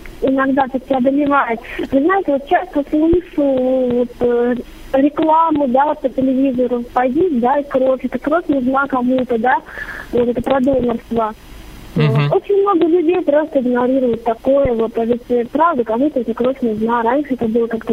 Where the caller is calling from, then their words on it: Kaliningrad Oblast, Russia; я из Калининградской области.